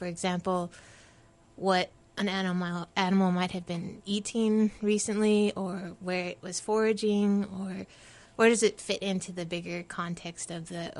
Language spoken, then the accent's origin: English; Hawaii, United States; growing up in Hawaii gave me a really easy reason to be interested in the ocean.